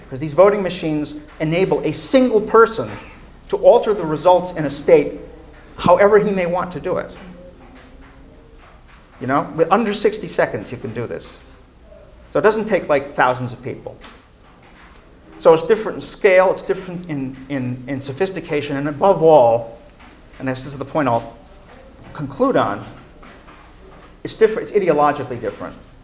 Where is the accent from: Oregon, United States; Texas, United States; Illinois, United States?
Illinois, United States; Chicago; I mean, I'm from Chicago. Nobody has to tell me that Democrats steal elections.